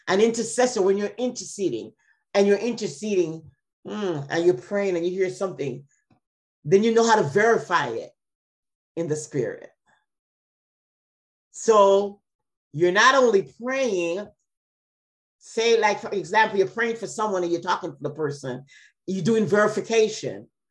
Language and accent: English; Jamaica; I'm able to speak Patois because I'm from Jamaica. So therefore, I could talk to my Jamaican people in Patois. I don't know nothing about Spanish.